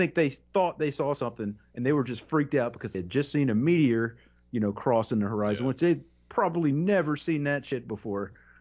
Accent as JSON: {"language": "English", "region": "the South", "country": "United States", "said": "I'm from the South, too."}